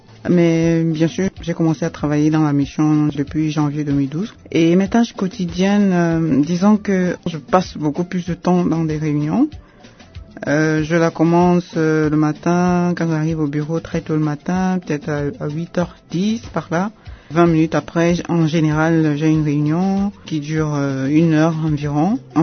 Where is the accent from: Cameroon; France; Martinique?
Cameroon; Je suis camerounaise de nationalité.